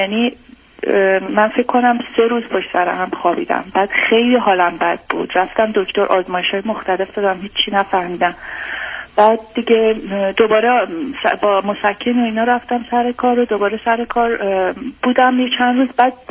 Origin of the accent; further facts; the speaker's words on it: Iran; من ایرانی هستم.